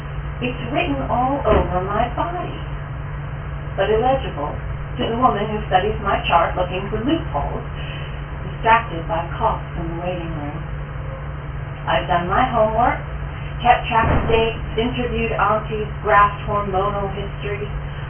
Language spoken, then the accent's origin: English; United States; now in Ireland; It was kind of about being an American in Ireland